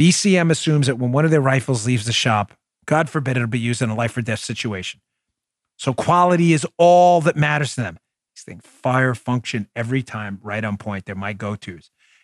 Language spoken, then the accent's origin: English; New York, United States; now in Florida, United States; I'm a New Yorker and I'm a conservative.